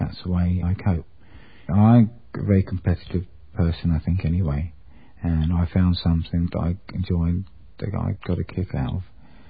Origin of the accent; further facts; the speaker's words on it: South East England, United Kingdom; also born or lived in France; I was born in France. The French authorities couldn't cope with someone with quite a severe disability as myself. So from a very early age, I used to board in England, in Sussex